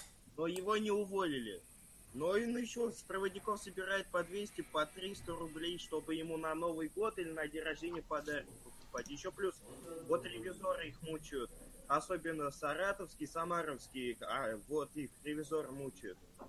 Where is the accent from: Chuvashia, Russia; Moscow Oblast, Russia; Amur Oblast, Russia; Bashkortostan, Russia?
Bashkortostan, Russia; Я из Башкирии.